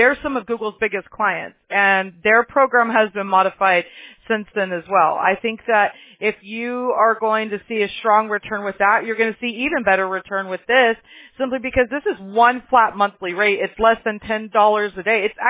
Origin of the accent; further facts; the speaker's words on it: the South, United States; now in Huntington Beach, United States; I was born and raised in the South. So I happened to get out here after my mom brought us out here, and I'm not your typical California person.